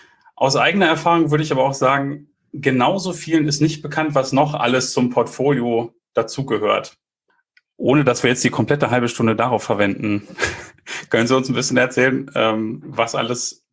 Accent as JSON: {"language": "German", "town": "Bielefeld", "region": "North Rhine-Westphalia", "country": "Germany", "said": "Als Bielefelder sollte man mindestens einmal..."}